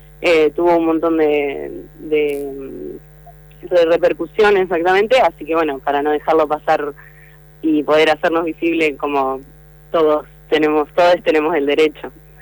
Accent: Santa Fe, Argentina; yo soy estudiante universitario de la ciudad de Santa Fe

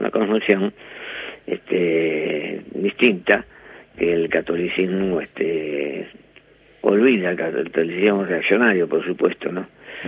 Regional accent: Argentina; los argentinos somos latinoamericanos.

